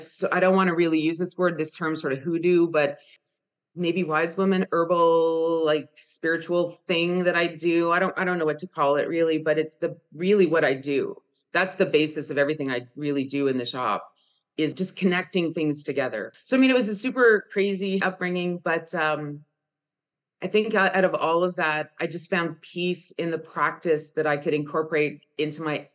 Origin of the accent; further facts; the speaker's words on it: Canada; you know, I'm French Canadian. So they came over in the 1600s and stayed.